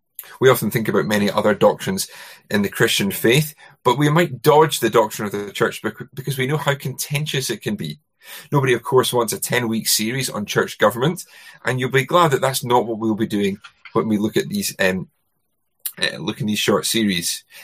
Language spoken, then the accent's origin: English; Scotland, United Kingdom; I grew up in Scotland.